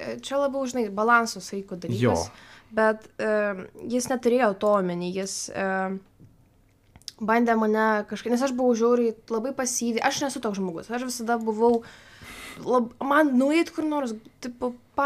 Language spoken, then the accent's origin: Lithuanian; Vilnius, Vilnius County, Lithuania; aš labai seniai buvau namie, aš iš Vilniaus.